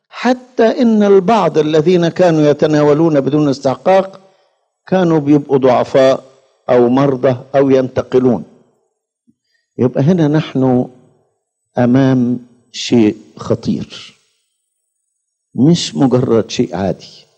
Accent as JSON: {"language": "Arabic", "country": "Egypt", "said": "فعلى الأقل عندنا في مصر يوجد مذبح، على الأقل"}